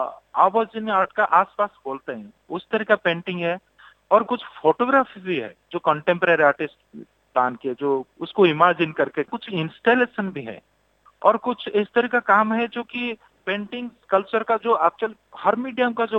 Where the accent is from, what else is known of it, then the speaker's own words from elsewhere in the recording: Odisha, India; मैं ओडिशा से हूँ तो ओडिशा का टेक्सटाइल बहुत रिच होता है इंडिया में